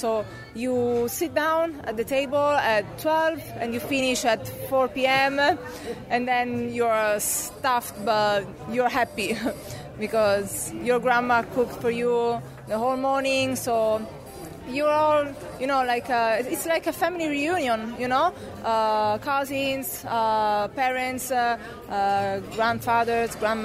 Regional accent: Rome, Lazio, Italy; Yes, yeah, I'm from Italy. I'm from Rome.

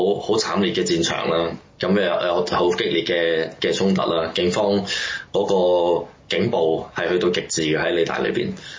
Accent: Hong Kong; 佢永遠都係我哋自己香港人嘅身份係會睇唔起呢個政權

